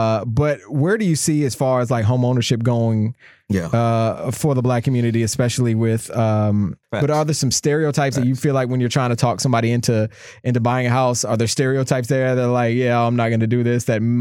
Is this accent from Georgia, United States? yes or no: yes; Georgia, United States; I remember growing up where I grew up in Clayton County, Georgia, which was, when I was young, a predominantly white area of Atlanta.